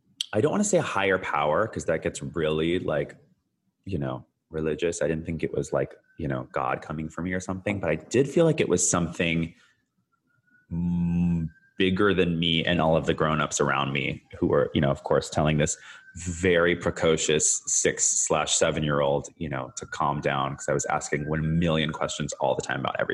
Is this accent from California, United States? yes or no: yes; San Francisco, California, United States; also born or lived in Canada; I was born in Canada, as some of your listeners may know, but I actually spent like a good chunk of my like very young years in San Francisco in the Bay Area.